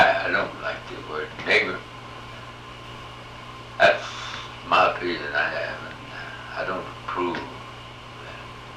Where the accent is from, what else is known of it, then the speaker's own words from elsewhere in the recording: the South, United States; And although I'm a Southerner